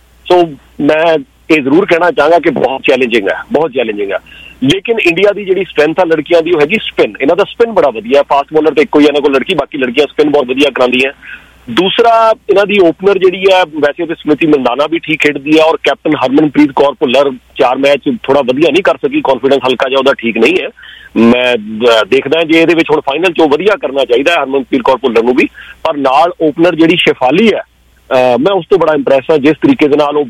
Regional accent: Jalandhar, Punjab, India; ਜਿੱਥੇ ਅਸੀਂ ਜਲੰਧਰ ਤੋਂ ਆ ਸਾਡੇ ਤਾਂ ਸਰ ਹਾਕੀ ਬਹੁਤ ਚੱਲਦੀ ਆਪਣੇ ਜਲੰਧਰ ਆਲੇ ਦੁਆਲੇ ਸਾਰੇ ਪਿੰਡਾਂ ਦੇ ਵਿੱਚ

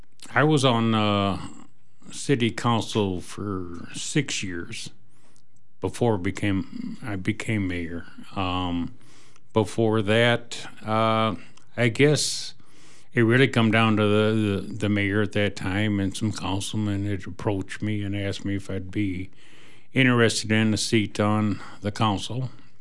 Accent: Rockford, Illinois, United States; moved away as an adult; now in Westby, United States; growing up, I grew up mostly in Rockford, Illinois. We did have times we lived up in this area, and then, about 40 years ago, I decided to come up here and stay.

